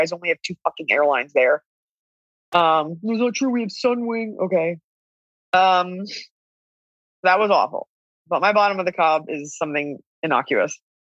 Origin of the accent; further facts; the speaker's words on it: Texas, United States; We're both from Texas.